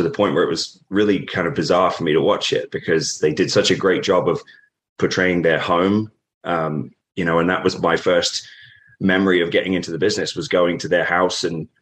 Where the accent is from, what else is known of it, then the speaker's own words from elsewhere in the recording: East of England, United Kingdom; I grew up in Norfolk, on the East Anglia in England. So if you look at a map of England, there's a little round bit on the East Coast that kind of juts out. That's where I was born and raised.